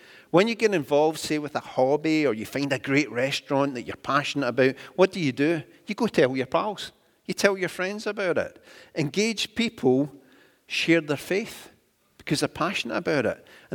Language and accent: English; Glasgow, Scotland, United Kingdom; from when I was a kid growing up in Glasgow, it's vastly improved